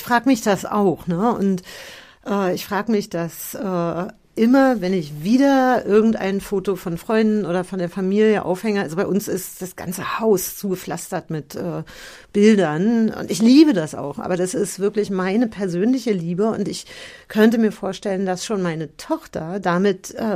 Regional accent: Germany; Ich bin ja in der DDR aufgewachsen

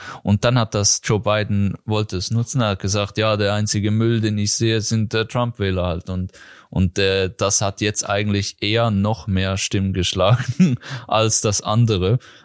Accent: Switzerland; wenn ich als Schweizer schaue

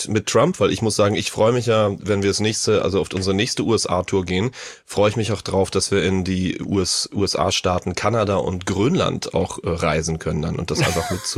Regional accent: Hamburg, Germany; ich bin Hamburger

